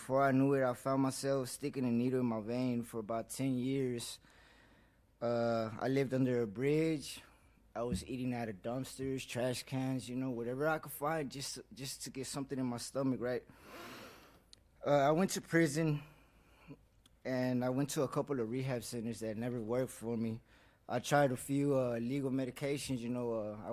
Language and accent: English; Dallas, Texas, United States; born there; right? I was born in Dallas, Texas. I'm 28 years old now.